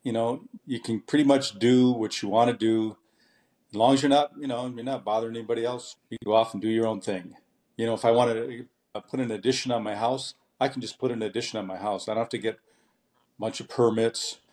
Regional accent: Minnesota, United States; When I was growing up in Minnesota

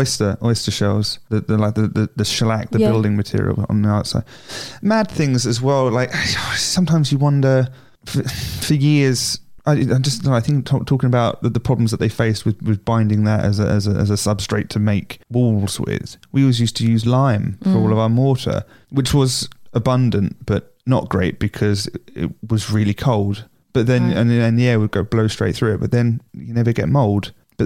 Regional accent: Rochester, South East England, United Kingdom; Because to answer your question, I'm from Rochester.

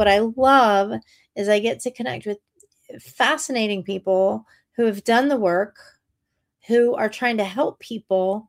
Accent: Pearl River, Louisiana, United States; also born or lived in New Orleans; I was raised in Louisiana, Pearl River, Louisiana. It's by the Honey Island Swamp.

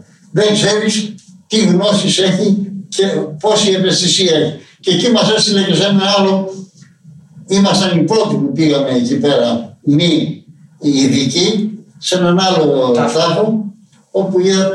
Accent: Araxos, Western Greece, Greece; Μένω πια στο χωριό μου, στον Άραχο.

